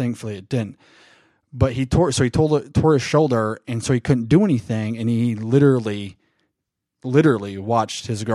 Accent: Bryan, Ohio, United States; also born or lived in Michigan; Wauseon is about 15 minutes from a town called Bryan, Ohio, which is where I ended up growing up once we moved from Michigan.

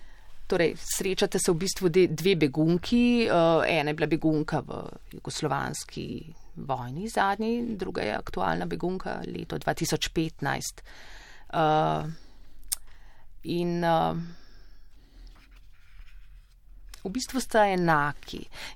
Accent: Ljubljana, Central Slovenia, Slovenia; Jaz sem živela v otroštvu na Prulah.

